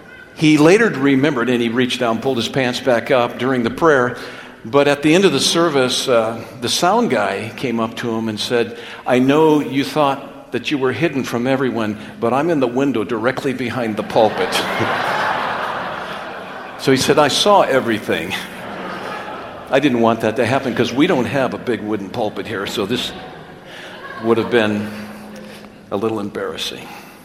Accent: Minnesota, United States; As you know, those of you who know me, I'm from Minnesota, or as they say it back then, Minnesota. And so I came to California

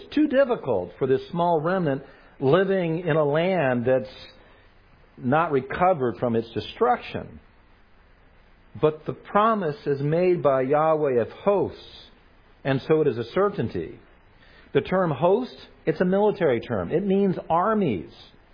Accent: Los Angeles, California, United States; I grew up in Los Angeles. Our area was Jewish. It was Jewish and Catholic. I was the weird Baptist kid.

